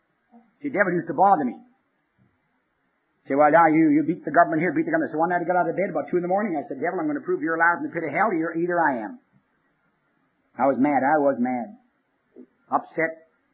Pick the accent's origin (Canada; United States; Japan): Canada; Western Canada; I'm Western Canadian.